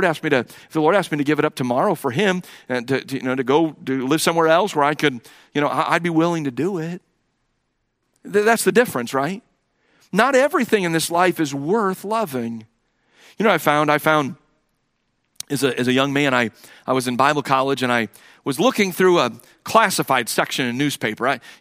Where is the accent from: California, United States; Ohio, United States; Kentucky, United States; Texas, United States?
Ohio, United States; Cleveland; And when they found out I was from Cleveland, Ohio, I think I found a soft spot in their heart, you know.